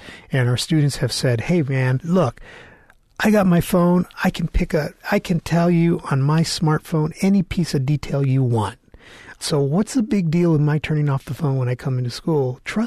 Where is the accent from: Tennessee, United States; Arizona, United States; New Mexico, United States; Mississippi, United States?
Arizona, United States; Tucson; first language es; English is a second language; I started my public education in Tucson as an English language learner. I spoke no English. I was only Spanish speaking.